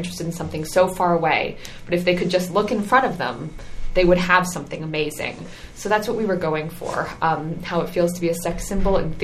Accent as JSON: {"language": "English", "town": "Lucas Valley", "region": "California", "country": "United States", "tie": "born or raised there", "said": "Yes, I was. I grew up actually in Lucas Valley with my family and went to St. Mark's School when I was young, and then I went to Branson for high school."}